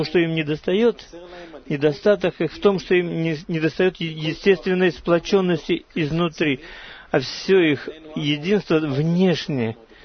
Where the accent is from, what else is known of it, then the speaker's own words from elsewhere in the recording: Jerusalem, Jerusalem District, Israel; Я из Иерусалима. Я учительница.